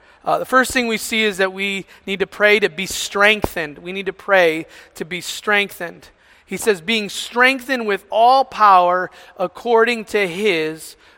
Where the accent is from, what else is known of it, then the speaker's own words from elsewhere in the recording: Ohio, United States; it's in Canton, Ohio, near my hometown.